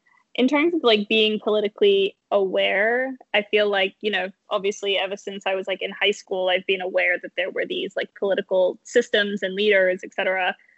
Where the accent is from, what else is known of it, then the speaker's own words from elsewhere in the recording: United Kingdom; I'm a British national who was literally traveling around Europe at the time